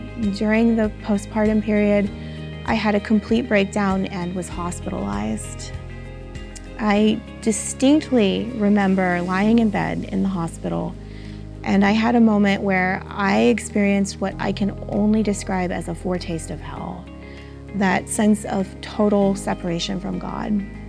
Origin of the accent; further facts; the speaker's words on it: Jackson Township, Ohio, United States; I grew up in Jackson Township in a Christian household. My family was very faith-centered, and we attended several different churches over the years.